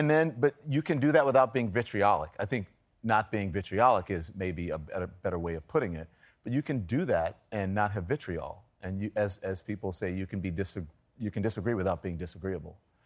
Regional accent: Louisiana, United States; I am from Louisiana.

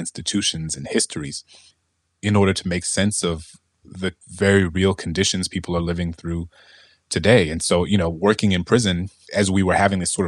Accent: New Orleans, Louisiana, United States; you're a black kid growing up in New Orleans and I grew up in a very mixed income neighborhood. I went to a very sort of mixed income set of public schools.

